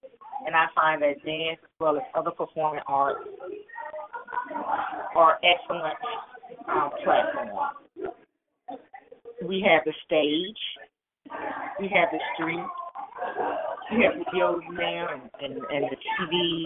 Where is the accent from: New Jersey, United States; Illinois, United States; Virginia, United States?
Virginia, United States; Richmond; I'm from Richmond, Virginia, but I attended Indiana University